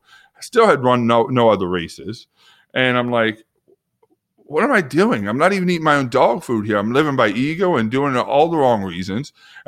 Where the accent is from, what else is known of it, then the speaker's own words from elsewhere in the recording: New York, United States; I'm from New York. I run the New York City Marathon.